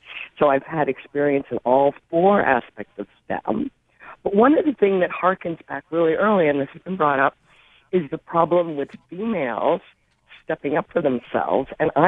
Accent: Cundy's Harbor, Maine, United States; I grew up in Cundy's Harbor.

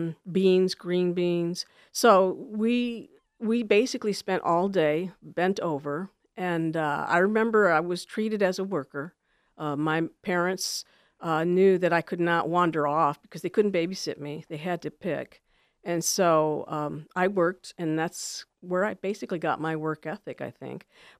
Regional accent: Michigan, United States; also born or lived in San Antonio; Well, I was born in San Antonio, and we migrated north to Michigan when I was about 2, going on 3.

